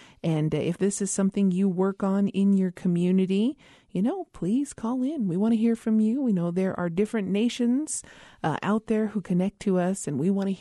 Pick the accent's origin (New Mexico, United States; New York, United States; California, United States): New Mexico, United States; Isleta Pueblo; Welcome back to Native America Calling. … from Mesleta Pueblo, and thank you for joining us today.